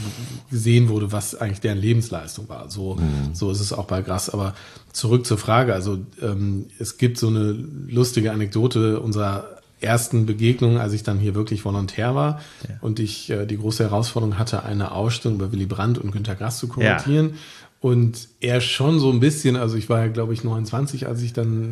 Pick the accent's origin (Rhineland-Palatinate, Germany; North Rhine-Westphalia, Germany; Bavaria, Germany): North Rhine-Westphalia, Germany; Moers; ich komme vom Niederrhein, aus Moers, aber das Ruhrgebiet ist nicht weit.